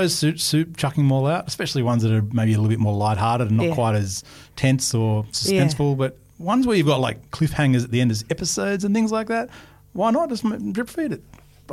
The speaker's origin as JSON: {"language": "English", "town": "Canberra", "region": "Australian Capital Territory", "country": "Australia", "said": "I was from Canberra"}